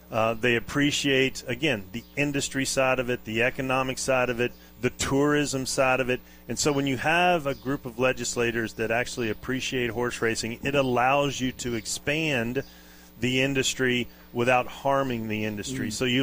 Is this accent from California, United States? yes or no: no; Louisiana, United States; You know, where I grew up in North Louisiana